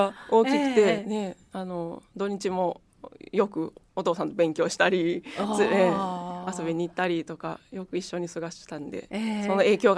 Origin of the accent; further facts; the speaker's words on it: Osaka, Japan; born there; 生まれは大阪でですね、まあ、周りにはね、柿畑とかキャベツ畑とか畑にあるようなそんな田舎なところなんですけれども、まあ、近くに、まあ、海があって大阪湾があったり、まあ、和歌山も近いところがあって、